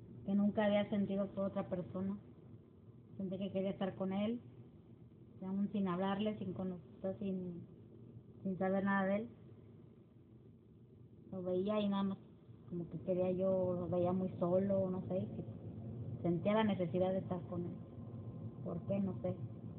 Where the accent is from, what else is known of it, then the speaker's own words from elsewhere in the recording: Salvatierra, Guanajuato, Mexico; born there; Salvatierra, Guanajuato.